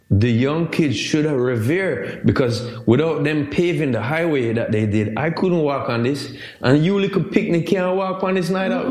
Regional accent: Jamaica; And I'm like, I'm Jamaican, I know more than this woman.

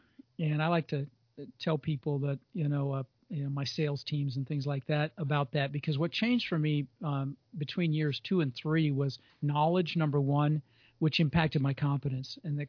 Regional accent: Colorado, United States; Well, I grew up in Colorado, and I actually got my real estate broker's license when I turned 18.

